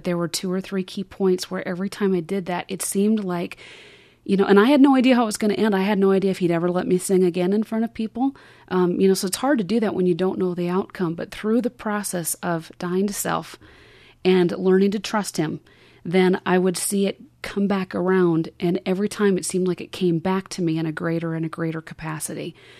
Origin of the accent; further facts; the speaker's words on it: South Dakota, United States; I have a friend who co-owns a recording studio in my hometown in South Dakota.